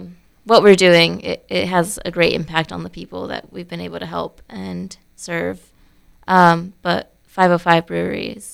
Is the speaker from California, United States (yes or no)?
no; Raleigh, North Carolina, United States; I'm from Raleigh, North Carolina.